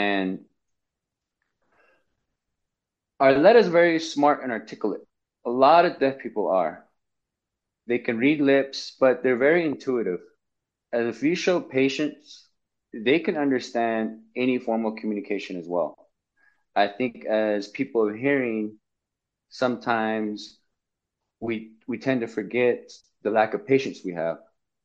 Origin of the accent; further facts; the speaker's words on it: New Mexico, United States; I'm from the Navajo Nation, and that's Arletta.